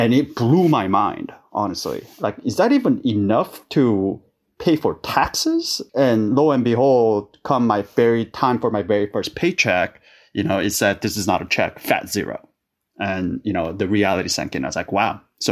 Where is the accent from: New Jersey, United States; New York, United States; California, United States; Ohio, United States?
California, United States; I'm like, "How did you know that I was from California?"